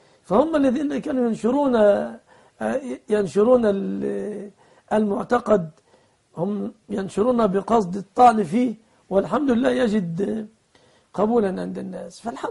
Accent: Egypt; يا أخي أنا تعلمت أنا مصري أصلي

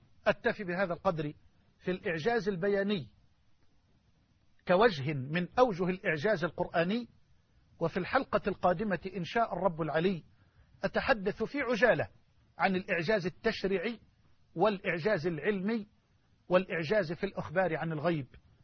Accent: Egypt

